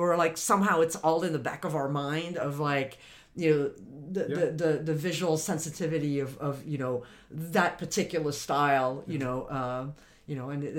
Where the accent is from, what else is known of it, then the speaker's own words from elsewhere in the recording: France; So, you know, so I grew up in France